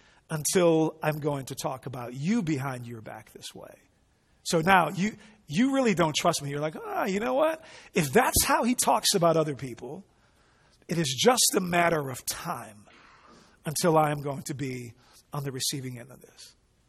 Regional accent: Netherlands; I grew up in the Netherlands, and I was neither quite Dutch enough nor American enough, neither quite white enough nor brown enough. I was kind of blackish

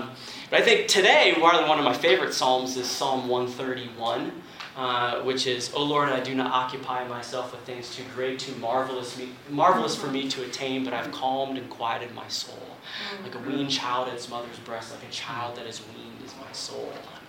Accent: Ohio, United States; I had spent some time in my home state of Ohio over the summer

